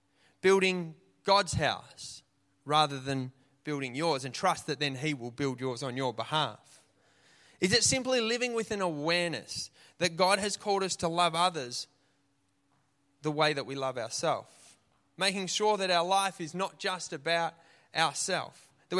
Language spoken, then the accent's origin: English; Australia; accent: Aussie; because, you know, that's my Aussie accent.